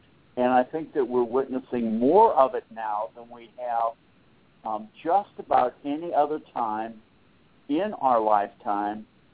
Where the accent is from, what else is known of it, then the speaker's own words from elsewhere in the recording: Boston, Massachusetts, United States; I grew up in Boston. We had four seasons: winter, June, July, and August.